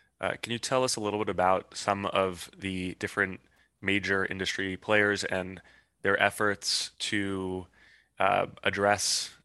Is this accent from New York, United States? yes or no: yes; New York City, New York, United States; You know, I'm based in New York, obviously, you know, as a New Yorker, I don't have a car